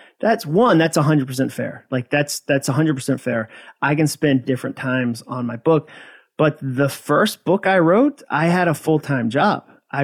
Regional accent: New England, United States; I don't know which state, but I'm from New England too.

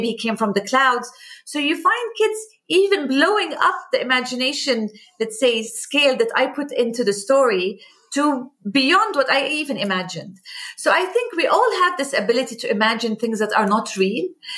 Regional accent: Amman, Amman Governorate, Jordan; It's available in Jordan, my hometown, Amman, in Al Ahliya bookstore.

